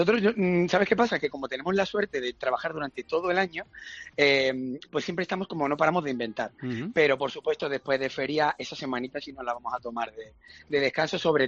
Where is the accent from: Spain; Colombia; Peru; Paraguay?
Spain; Málaga, Andalusia; siendo malagueño, en la plaza importante, en el día importante, que es cuando arranca la feria